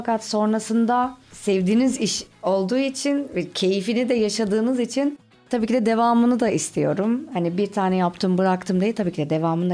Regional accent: Edirne, Turkey; born there; Öncelikli olarak Trakya kızıyım. Edirne doğumluyum.

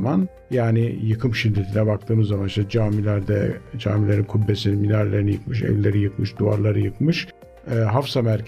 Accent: Istanbul, Turkey; born there; İstanbul doğumluyum. Fatih, Tarihi Yarımada'da. Üniversiteyi İstanbul'da bitirdim. İstanbul Üniversitesi Jeofizik bölümünü bitirdim.

